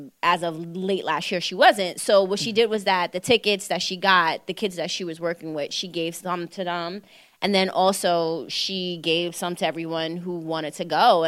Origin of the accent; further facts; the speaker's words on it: Brooklyn, New York, United States; being that I'm a girl from Brooklyn who watches a lot of TV